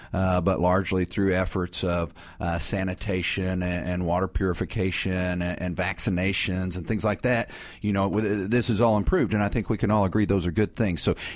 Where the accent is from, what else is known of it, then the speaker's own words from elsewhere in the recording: Collinsville, Oklahoma, United States; I grew up in Collinsville, just north of here, and went to college, went to pharmacy school